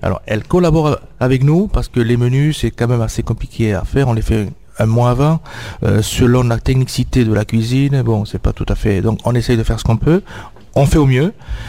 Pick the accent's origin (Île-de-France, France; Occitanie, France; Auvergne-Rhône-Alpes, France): Occitanie, France; je suis pas originaire de Touraine puisque je suis du Gers